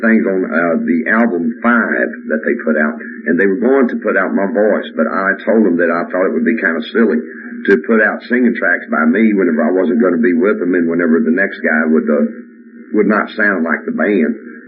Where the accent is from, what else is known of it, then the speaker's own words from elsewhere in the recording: Texas, United States; But things being like they were, I'm afraid I'm just a Texan, man. I really am not happy in any other part of the country.